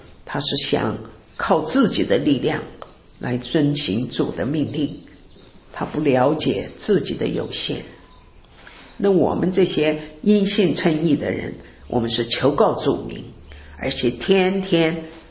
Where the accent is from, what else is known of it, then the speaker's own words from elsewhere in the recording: China; 我们中国人觉得我们就是受了一些